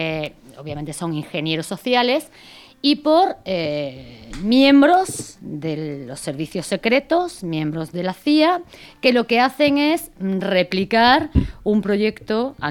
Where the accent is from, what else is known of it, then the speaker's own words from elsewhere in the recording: Andalusia, Spain; Estáis hablando de gente de mi tierra, de Andalucía